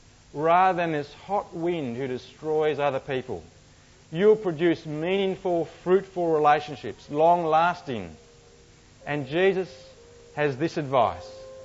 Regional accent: South Africa; As a South African, Australia lacks integrity.

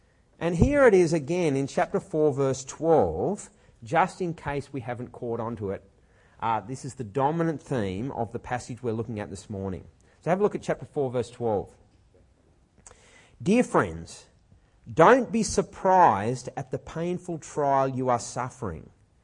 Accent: Australia; So growing up in Australia as a Christian, or becoming a Christian in Australia, is far less dangerous.

